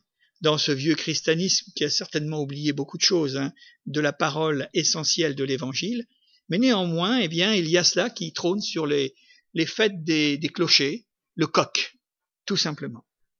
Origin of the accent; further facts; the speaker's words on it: France; Nous, nous sommes des Français, donc des Gaulois.